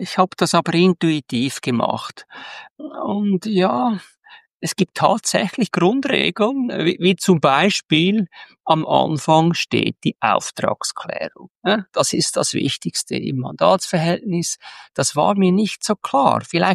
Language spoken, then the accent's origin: German; Zurich, Switzerland; Ich komme aus Zürich. Ich bin 60 geworden kürzlich